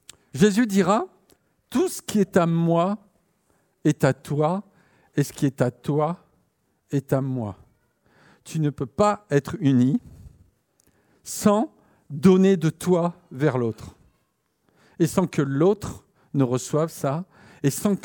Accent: Marcq-en-Barœul, Hauts-de-France, France; moi, je venais du quartier pauvre de Marc-en-Barœul, quartier ouvrier, vous voyez ?

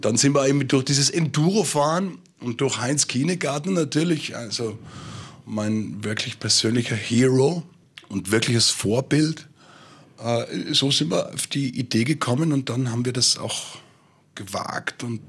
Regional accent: Innsbruck, Tyrol, Austria; Ich bin ja selber gar nicht am Land aufgewachsen, ich bin in Innsbruck aufgewachsen.

